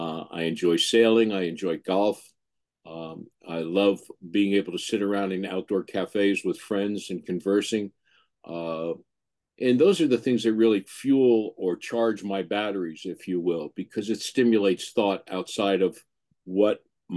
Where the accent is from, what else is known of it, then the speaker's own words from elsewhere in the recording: New Jersey, United States; And I grew up in New Jersey. Somebody had to, and I felt I was strong enough to do that. So that's where my story began.